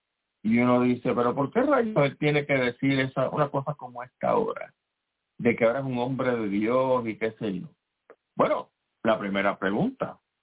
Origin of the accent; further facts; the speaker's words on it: Puerto Rico; como ciudadano, como puertorriqueño, como boricua